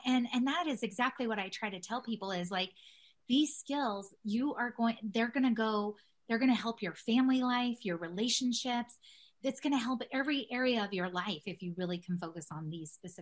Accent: Denver, Colorado, United States; I grew up in Southwest Denver, totally in the hood.

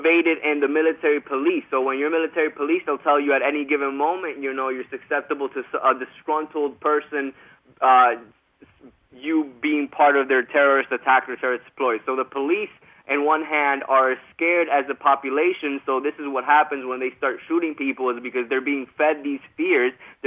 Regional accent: Miami, Florida, United States; It was 5 years in, you know, like I was in Miami. I'm from Miami, and I was at the beach

